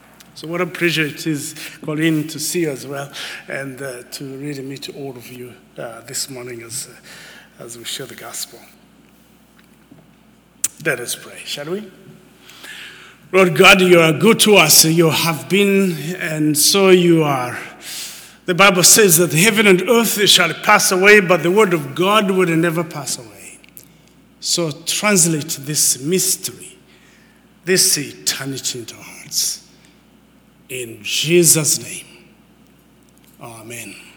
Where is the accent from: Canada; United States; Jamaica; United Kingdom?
United Kingdom; Scotland; accent: Scottish; I had a Scottish accent, which, yeah, you know, there you go. This, I believe that this morning, my Scottish accent will not be in the way